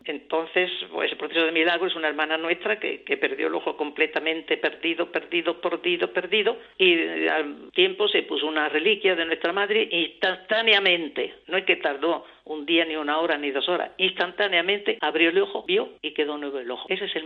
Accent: Huéscar, Andalusia, Spain; nosotros teníamos en la casa de Huéscar, que es donde yo soy de Huéscar, de aquí de la provincia

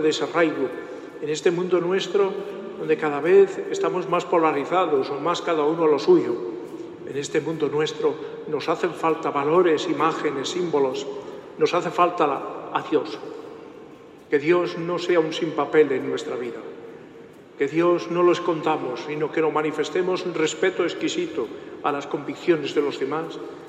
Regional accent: Castile, Spain; yo provengo de Castilla, como obispo de Ávila he estado

